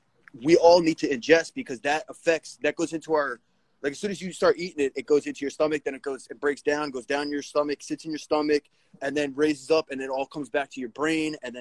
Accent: New Jersey, United States; I'm from Jersey.

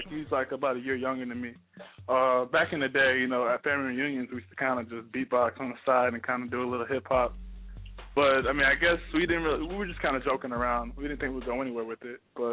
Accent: Chicago, Illinois, United States; now in Minnesota, United States; from Chicago, Chi-Town. I moved to Minnesota. That's kind of what got me really in the music, because I saw the scene here.

